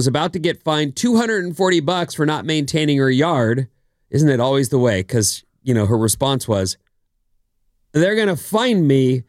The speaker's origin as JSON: {"language": "English", "region": "California", "country": "United States", "said": "So I do think people from other places driving here, I'm from California"}